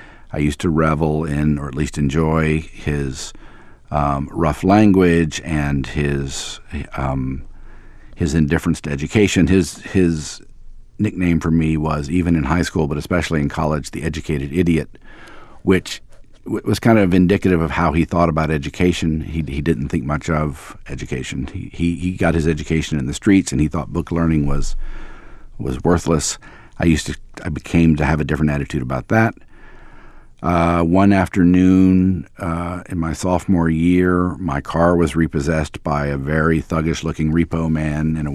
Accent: Memphis, Tennessee, United States; born there; Since I was born in Memphis and had done the name change there, it was easy for me to do there.

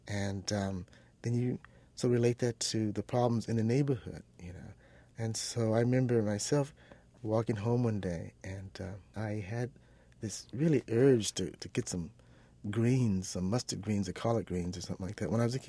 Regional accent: Los Angeles, California, United States; Well, I grew up in Los Angeles, and the schools were segregated there, believe it or not.

